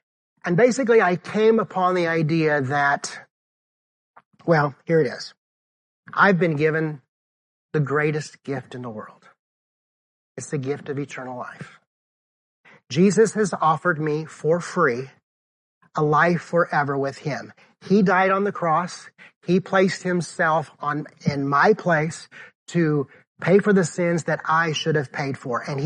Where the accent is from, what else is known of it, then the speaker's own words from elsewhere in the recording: Decatur, Illinois, United States; and then returned to my hometown of Decatur, Illinois.